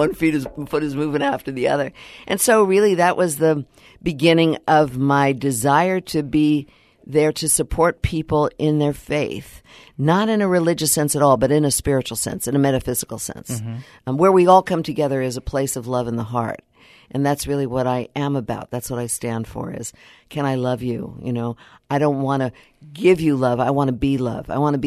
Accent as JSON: {"language": "English", "region": "California", "country": "United States", "tie": "born or raised there", "also_born_or_lived": "New York", "said": "So, I was born in New York and lived in California most of my life and had polio when I was 3 months old."}